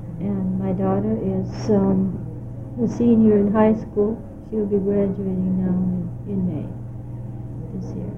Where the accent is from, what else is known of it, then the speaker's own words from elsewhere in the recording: Norway; moved away as an adult; now in United States; Well, I just said that I came from Norway in 1948, and I was 26 and a half when I first came over, and now I'm 56.